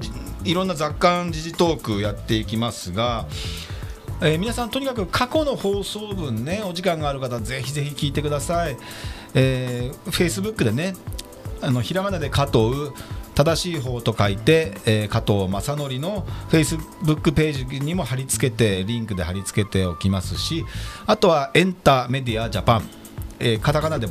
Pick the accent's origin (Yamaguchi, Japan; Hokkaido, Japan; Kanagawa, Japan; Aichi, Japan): Kanagawa, Japan; Yokohama; 私横浜鶴見区出身